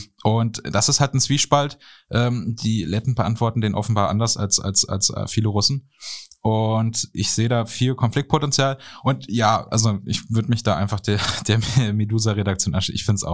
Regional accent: East Germany, Germany; bin jetzt Ossi und will ich jetzt, dass meine in Anführungszeichen meine Vergangenheit eben als Ostdeutsche abgewickelt wird

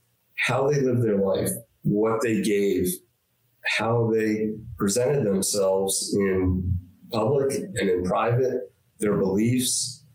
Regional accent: New Jersey, United States; now in Florida, United States; So I grew up in New Jersey to a single mother and, you know, lived in the inner city for the beginning of my life and then moved to Florida due to medical reasons of my mother

